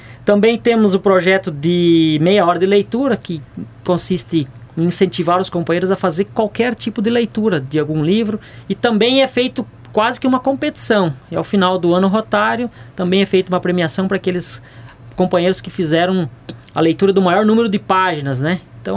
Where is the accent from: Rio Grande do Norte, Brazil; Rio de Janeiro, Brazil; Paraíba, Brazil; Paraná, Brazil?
Paraná, Brazil; Marechal Cândido Rondon; para as pessoas entenderem que nós somos de Marechal, então nós servimos aqui também.